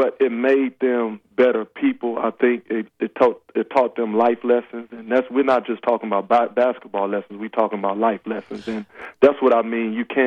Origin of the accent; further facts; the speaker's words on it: Los Angeles, California, United States; also born or lived in Oak Cliff, Texas; So I grew up in Oak Cliff and, you know, born and raised in Los Angeles, but every summer I come back to Oak Cliff and cut grass with him